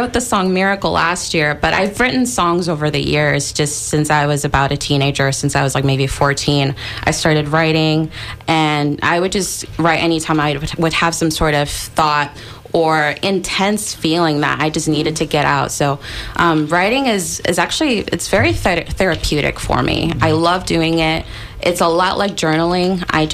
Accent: Cali, Valle del Cauca, Colombia; I'm from Cali, Colombia.

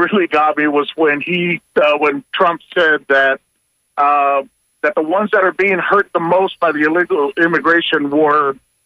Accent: California, United States; I'm from California. My mother's from Tijuana, but she's a Yaqui Indian

